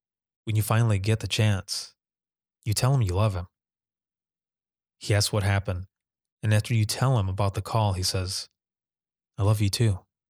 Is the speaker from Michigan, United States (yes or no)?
yes; Michigan, United States; the I Am 911 movement in Michigan, my home state.